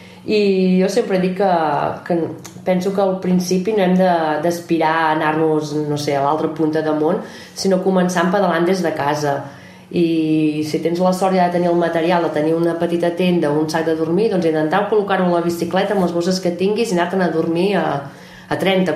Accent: Catalonia, Spain; al Berguedà, d'on som nosaltres

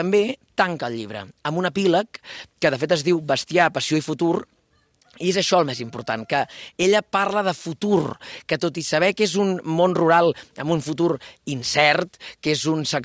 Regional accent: Catalonia, Spain; A veure, és això que et dic, soc del Berguedà

